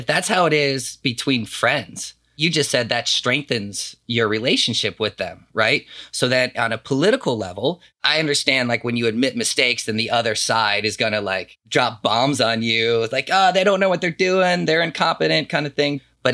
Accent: Colorado, United States; But I grew up in Colorado.

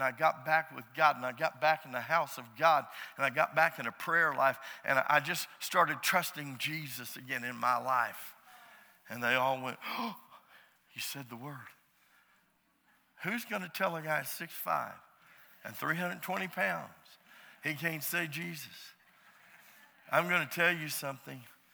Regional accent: United States; I'm not going to stop and think about what I'm going to say because I'm an American

